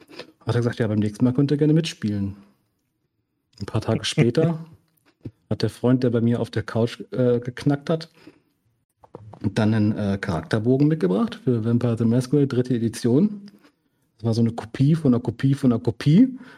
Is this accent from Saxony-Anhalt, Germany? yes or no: no; Remscheid, North Rhine-Westphalia, Germany; now in Heidelberg, Germany; Arbeite an einem Biotechnologieunternehmen in Heidelberg, komme ursprünglich aus Remscheid, aus dem Bergischen Land, bin irgendwann nach München fürs Studium gezogen und dann bin ich meiner jetzigen Frau hinterhergezogen in die Kurpfalz